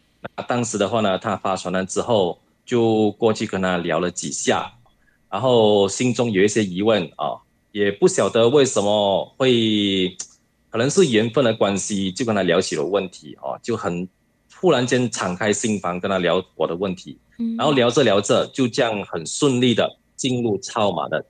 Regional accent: Malaysia; 大家好，我是来自马来西亚的

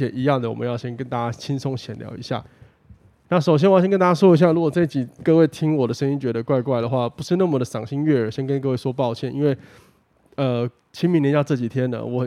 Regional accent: Kaohsiung, Taiwan; 但是至少我们高雄人一定很有感觉

